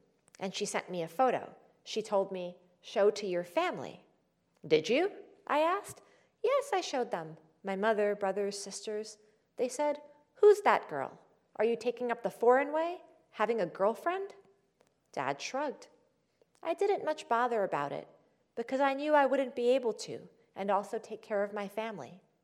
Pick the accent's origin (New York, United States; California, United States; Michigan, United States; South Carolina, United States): New York, United States; Queens; I would say that where I grew up in Queens, similarly to certain neighborhoods in Chicago, is incredibly diverse.